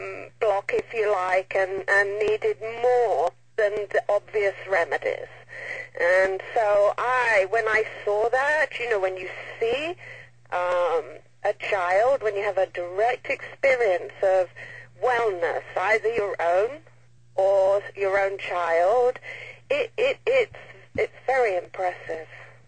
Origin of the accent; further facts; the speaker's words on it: United Kingdom; I'm a British homeopath